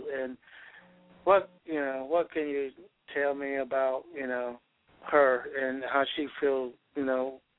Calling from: Georgia, United States; I'm calling from Georgia.

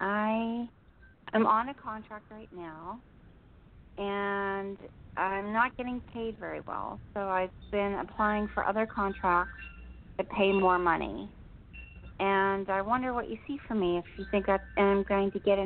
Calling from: New Jersey, United States; in New Jersey.

